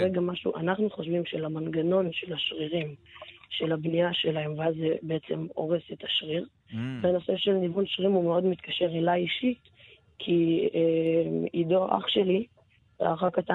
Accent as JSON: {"language": "Hebrew", "town": "Kfar Saba", "region": "Central District", "country": "Israel", "said": "אני בן 14. כן. אני מכפר סבא, אני לומד בחטיבת רמון"}